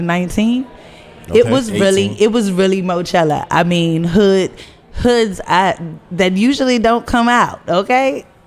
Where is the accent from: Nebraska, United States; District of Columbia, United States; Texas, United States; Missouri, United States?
District of Columbia, United States; Washington; Born and bred in the Great Ward 8, and very excited to speak to you today about how D.C. is turning to Disneyland.